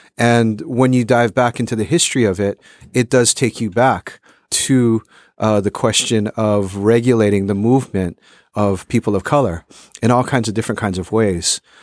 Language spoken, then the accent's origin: English; Honolulu, Hawaii, United States; born or raised there